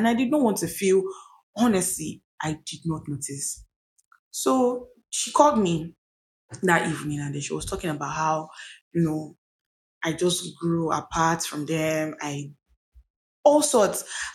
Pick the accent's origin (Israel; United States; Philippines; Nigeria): Nigeria; Benin City, Edo; because I grew up in Benin. I went to secondary school in Benin.